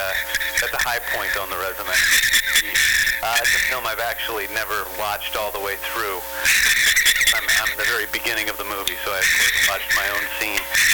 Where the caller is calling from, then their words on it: Los Angeles, California, United States; Los Angeles today.